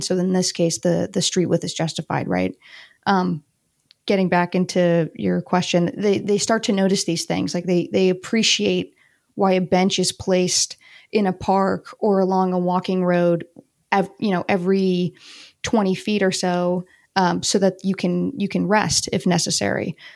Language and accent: English; United States; now in Spain; I'm originally from the US. I grew up in outside of Washington, DC, and have always had a love for architecture.